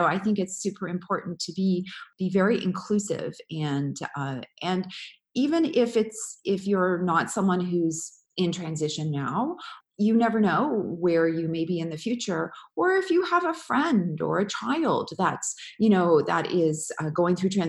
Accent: Canada; now in San Francisco, United States; I'm based in San Francisco, okay. But I'm from Canada. I go back a lot.

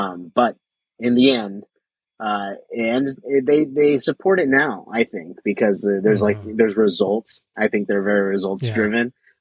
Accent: California, United States; I'm from the Bay Area, so that's not the biggest move in the world

